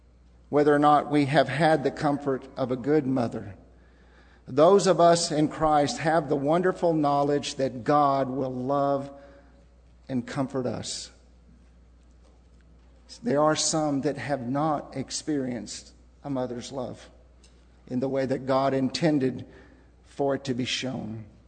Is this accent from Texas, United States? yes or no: yes; Texas City, Texas, United States; They flushed the fire hydrants in our city streets when I grew up in Texas City.